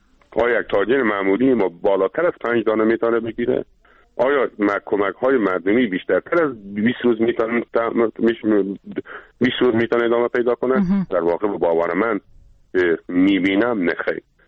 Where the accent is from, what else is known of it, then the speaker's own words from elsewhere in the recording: Herat, Afghanistan; به عنوان یک هراتی سپاسگزاری ویژه از همه عزیزانی دارم که در این راستا آمدن.